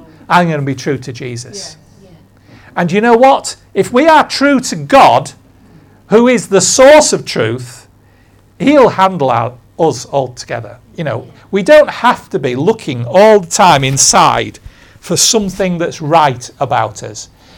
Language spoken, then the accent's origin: English; United Kingdom; And whereas I love being British, I love my country, I love my city